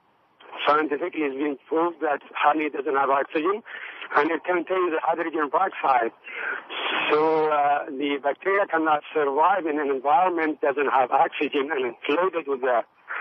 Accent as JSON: {"language": "English", "country": "Yemen", "lives_now": "Berkeley, United States", "said": "I'm originally from Yemen. I'm a beekeeper in Berkeley for a while."}